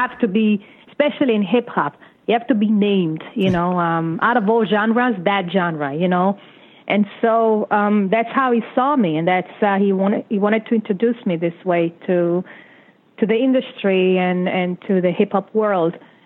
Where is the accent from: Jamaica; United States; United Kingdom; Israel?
Israel; I came from Israel, and it's, you know, Israel is a place of struggle, no matter how you look at it.